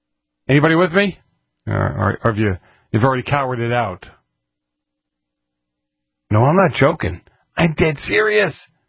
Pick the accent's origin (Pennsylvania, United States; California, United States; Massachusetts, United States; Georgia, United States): Massachusetts, United States; This is from my home state of Massachusetts